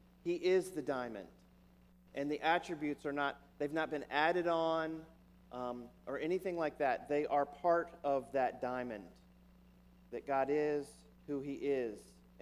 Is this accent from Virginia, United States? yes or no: yes; Midlothian, Virginia, United States; If you grew up within maybe a couple miles of Washington, D.C., which I did, I grew up here in Midlothian